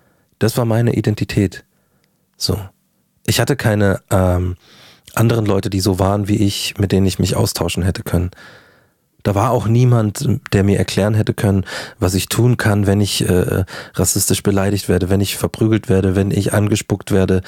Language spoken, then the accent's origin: German; Markt Schwaben, Bavaria, Germany; Bin in München quasi geboren, dann auf dem Land aufgewachsen oder ein paar Kilometer vor München.